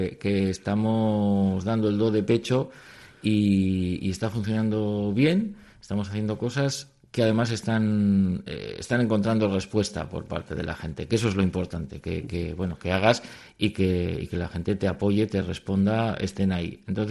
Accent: Bilbao, Basque Country, Spain; En esto somos muy bilbaínos.

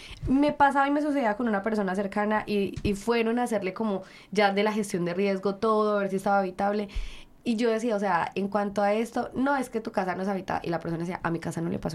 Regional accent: Colombia; moved away; como colombianos en el exterior

